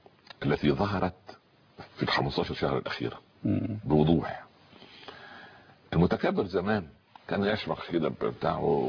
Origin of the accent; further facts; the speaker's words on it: Egypt; إحنا مصريين